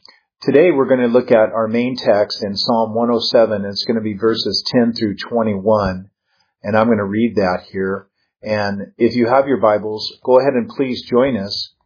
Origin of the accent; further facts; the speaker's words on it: Seattle, Washington, United States; a radio show I had been on in Seattle, Washington, my hometown